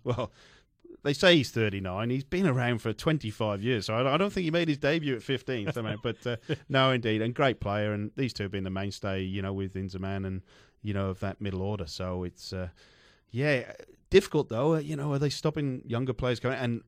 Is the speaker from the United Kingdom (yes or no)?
yes; United Kingdom; growing up in Britain